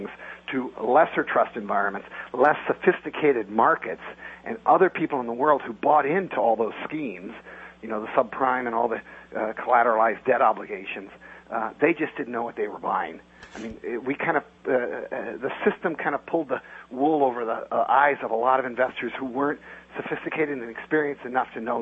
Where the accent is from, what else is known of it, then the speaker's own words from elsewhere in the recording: United States; And that's all I invest in my exceptionalism here as an American.